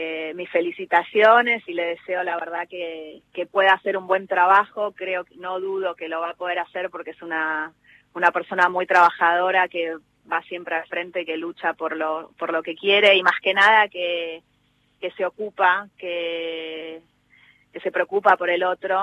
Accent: Argentina; now in Netherlands

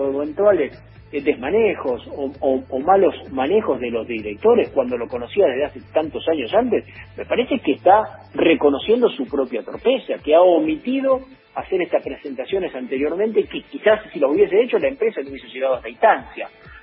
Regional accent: Santa Fe, Argentina; como santafesino

